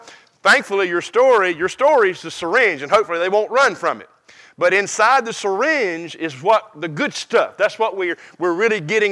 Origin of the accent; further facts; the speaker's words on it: Concord, North Carolina, United States; I was born and raised in Concord, North Carolina, in a community filled with kids.